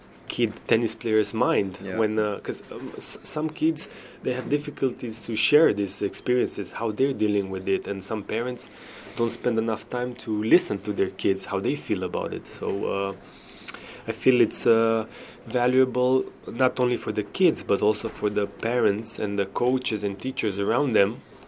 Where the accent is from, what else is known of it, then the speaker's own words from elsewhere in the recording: Romania; I'm from Romania and I see it happening there